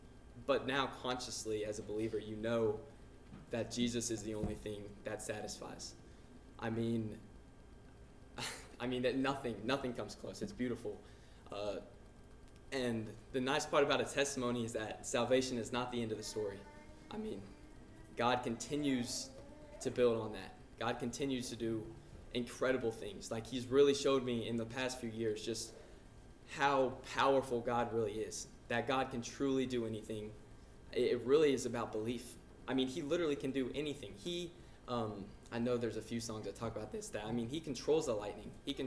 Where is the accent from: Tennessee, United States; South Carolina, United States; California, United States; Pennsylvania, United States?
Tennessee, United States; Smyrna; I'm from Smyrna, Tennessee.